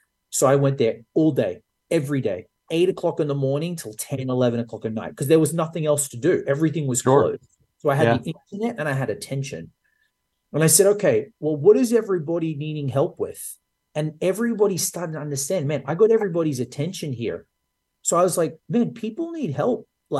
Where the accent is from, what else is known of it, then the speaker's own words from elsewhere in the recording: Australia; I think we all thought, I'm Australian attitude.